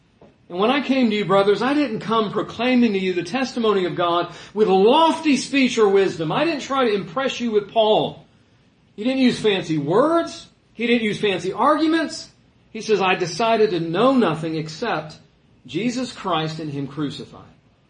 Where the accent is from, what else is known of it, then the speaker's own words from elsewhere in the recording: United States; I know as an American, I think of rights.